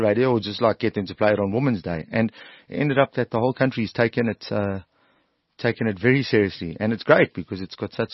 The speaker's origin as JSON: {"language": "English", "country": "South Africa", "said": "I don't have to say I'm proudly South African on stage and wear the South African flag around my waist."}